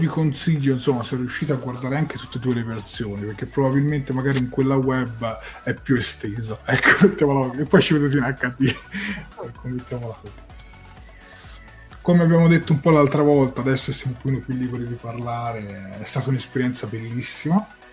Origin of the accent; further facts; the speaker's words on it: Tuscany, Italy; Personalmente io da toscano trasmetto 7 Gold